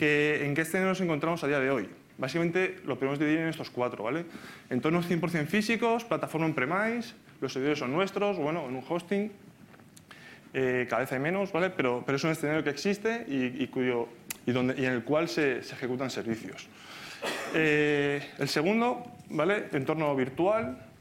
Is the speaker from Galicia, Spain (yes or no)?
no; Catalonia, Spain; vengo con mi compañero Joan, somos de Tokiota, de Barcelona. Bueno, empresa un nombre un poco japonés, pero no, somos catalanes.